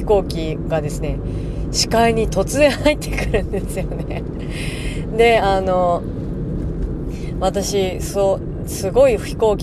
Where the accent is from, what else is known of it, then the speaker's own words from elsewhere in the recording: Tokyo, Japan; 東京生まれ東京育ちとしてはですね